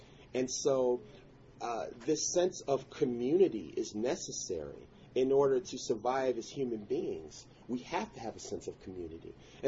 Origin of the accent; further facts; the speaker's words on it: United States; I come from America where, you know, extreme right-wing people, they think that health care is a right and not instead of a privilege.